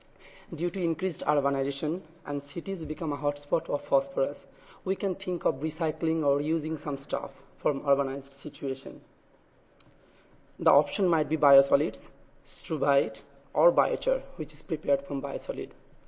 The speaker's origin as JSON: {"language": "English", "region": "Florida", "country": "United States", "said": "Because I'm from Florida. I'm an agricultural scientist"}